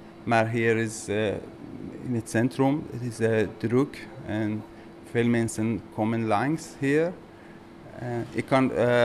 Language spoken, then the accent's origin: Dutch; Iran; now in Netherlands; Ik kom uit Iran. Ik kwam hier in Nederland bijna 6 jaar geleden.